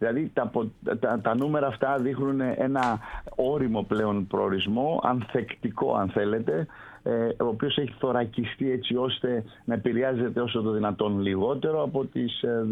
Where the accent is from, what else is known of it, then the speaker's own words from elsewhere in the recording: Greece; θα έλεγα εγώ σαν άνθρωπος και της αγοράς αλλά και ως Έλληνας πολίτης